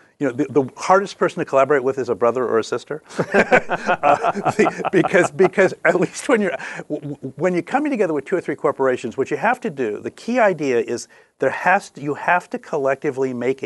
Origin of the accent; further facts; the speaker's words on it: Oregon, United States; Well, so what happened was I grew up in Oregon.